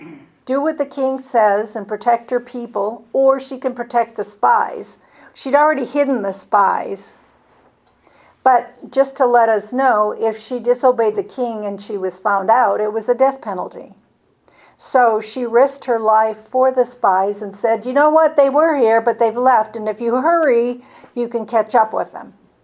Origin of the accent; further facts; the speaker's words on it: United States; You know, I grew up on the Mississippi River, okay? You can hardly see across it.